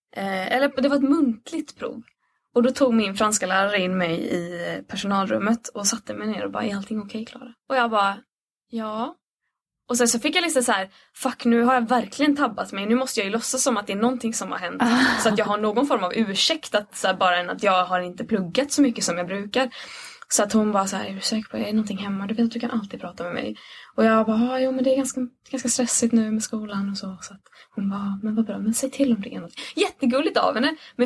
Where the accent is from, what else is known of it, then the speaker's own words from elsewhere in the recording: Jökskulla, Sweden; jag är ju sommarställe i Jökskulla. Och man bara, ja, där är jag uppvuxen.